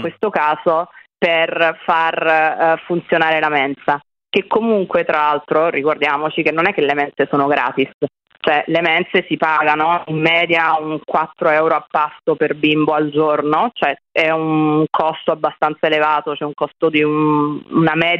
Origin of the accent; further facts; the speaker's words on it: Naples, Campania, Italy; io sono di Napoli